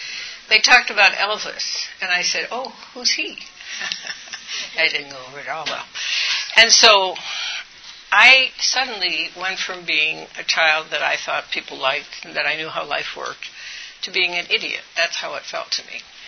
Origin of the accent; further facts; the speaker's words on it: Nigeria; So when I was born and raised in Nigeria, I loved my life.